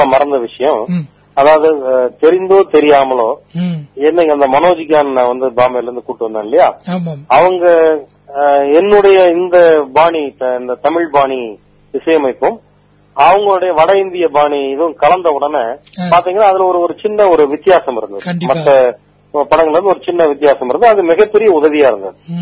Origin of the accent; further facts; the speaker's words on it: Kumarapalayam, Tamil Nadu, India; born there; சேலம் ஈரோட்டுக்கு நடுவில் குமாரபாளையம், பவானி குமாரபாளையம் அதான் என்னுடைய நான் பிறந்த ஊரு. அந்த ஊர்ல கேக்குறது திருச்சி வானொலி நிலையம் தான் வந்து கேட்கும்.